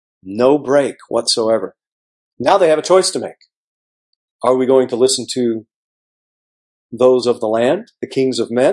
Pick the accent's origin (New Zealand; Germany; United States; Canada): Germany; English is a second language; I grew up in Germany.